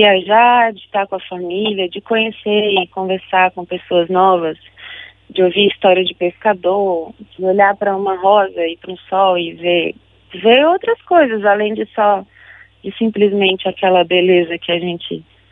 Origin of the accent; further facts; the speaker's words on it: Goiás, Brazil; now in Brasília, Brazil; Eu tô em Brasília, mas eu sou do interior de Goiás.